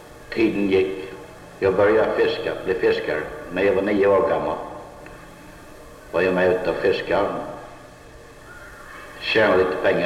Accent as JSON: {"language": "Swedish", "town": "Träslövsläge", "region": "Halland County", "country": "Sweden", "tie": "born or raised there", "also_born_or_lived": "Galtabäck", "said": "Jag var född i Galtabäck. Gick i skolan i Vara. Vi bodde på Träslövs fiskläger. Så jag var uppfostrad på Träslövs läger."}